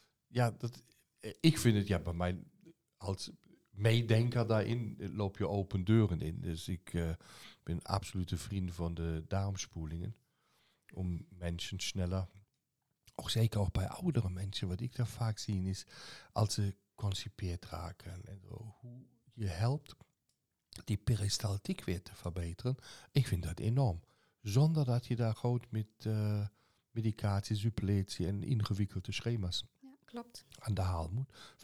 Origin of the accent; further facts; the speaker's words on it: Zeeland, Netherlands; Ik kom uit Zeeland.